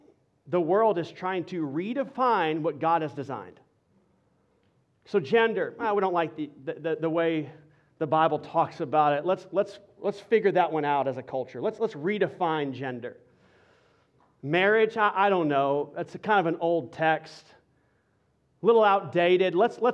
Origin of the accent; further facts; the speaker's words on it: Texas, United States; And, man, I'm a Texan through and through. I ain't like you Californians, all right? Like, I didn't grow up around that kind of water.